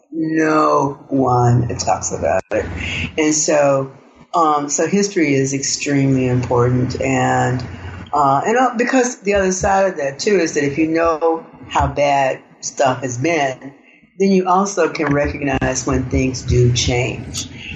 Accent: Arkansas, United States; I grew up in the Delta, which is a beautiful, probably one of the most beautiful, one of the most fertile places on the planet and one of the most violent.

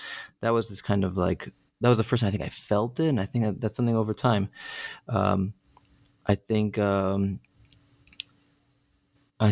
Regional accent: Connecticut, United States; I grew up in Connecticut, so I had this idea planted in my head

